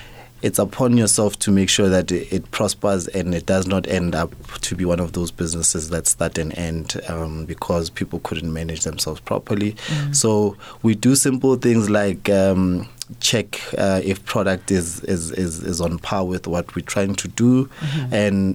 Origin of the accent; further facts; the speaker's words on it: Soweto, Gauteng, South Africa; We grew up in Soweto